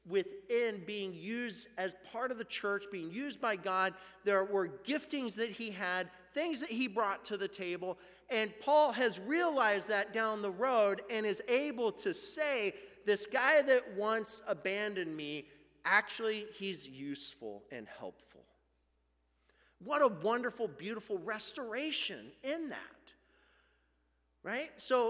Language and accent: English; Dallas, Oregon, United States; from Dallas, Oregon, and you go anywhere else in the United States, and you tell people, oh yeah, I'm from Dallas, right?